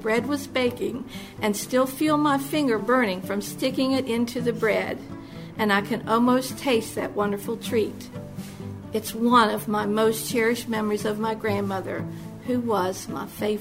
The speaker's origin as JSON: {"language": "English", "town": "Spelter", "region": "West Virginia", "country": "United States", "tie": "born or raised there", "said": "I grew up in Spelter, West Virginia, just north of Clarksburg on Route 19, where the zinc factory used to be."}